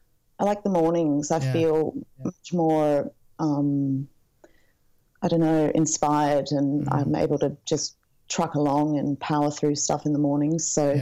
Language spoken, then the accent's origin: English; Sydney, New South Wales, Australia; And I'm from Sydney, Australia.